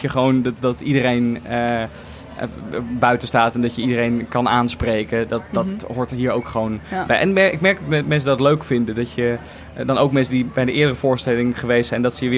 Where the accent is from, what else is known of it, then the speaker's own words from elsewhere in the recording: The Hague, South Holland, Netherlands; En ik kom uit Den Haag, dus dat is ook nog een soort...